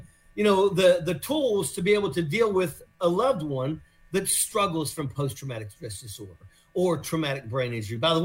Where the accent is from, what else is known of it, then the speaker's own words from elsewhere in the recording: West Virginia, United States; Now, I come from West Virginia